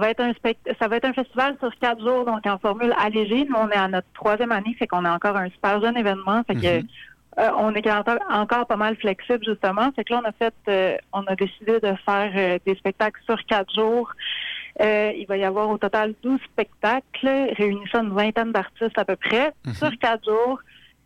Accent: Carleton, Quebec, Canada; Moi, je suis originaire de Carleton.

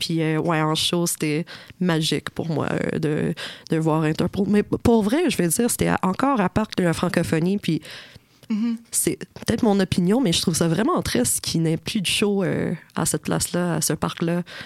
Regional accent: Vancouver, British Columbia, Canada; Je viens de Vancouver, puis jamais de ma vie, j'ai vu un pluie de même.

